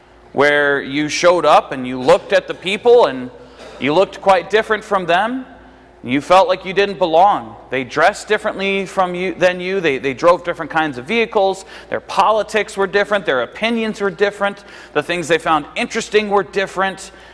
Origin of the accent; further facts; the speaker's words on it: United States; I'm an American, but I'm also the son of a Canadian.